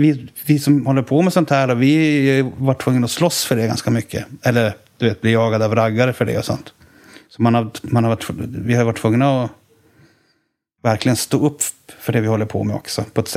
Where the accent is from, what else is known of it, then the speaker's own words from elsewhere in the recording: Boden, Norrbotten County, Sweden; born there; Jag är född i Boden, det ligger bredvid Luleå.